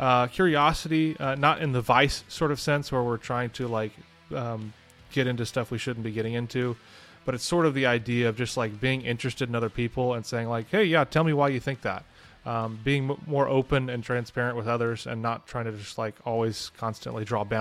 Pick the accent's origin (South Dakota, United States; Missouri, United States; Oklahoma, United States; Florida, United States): Missouri, United States; St. Louis; I'm from St. Louis.